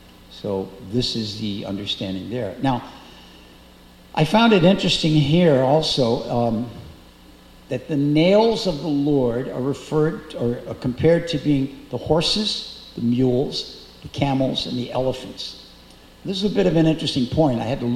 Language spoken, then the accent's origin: English; St. Louis, Missouri, United States; Many of you know I come from St. Louis, and St. Louis has a particular industry there